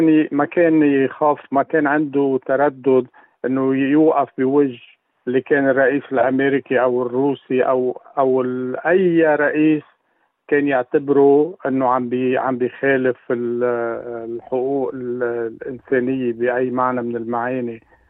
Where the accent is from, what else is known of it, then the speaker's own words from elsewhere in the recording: Lebanon; بس أنا كلبناني يمكن يكون شوي عندي مشاعر خاصة بهالموضوع